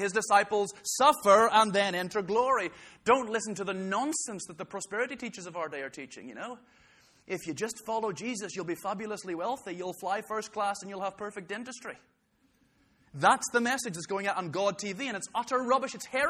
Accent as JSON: {"language": "English", "country": "Ethiopia", "tie": "born or raised there", "said": "I was brought up in Ethiopia. You've got to love spicy food if you're brought up there."}